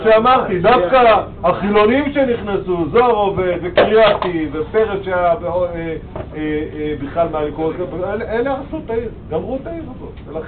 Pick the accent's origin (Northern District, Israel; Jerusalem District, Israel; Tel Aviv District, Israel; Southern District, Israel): Northern District, Israel; Tiberias; אני כילד שגדל בצפון, כל הבילויים שלנו עושים את זה. זה הייתה עיר מדהימה.